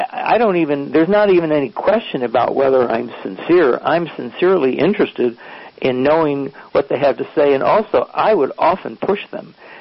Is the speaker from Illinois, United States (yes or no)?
no; Buffalo, New York, United States; because I was from Buffalo, New York.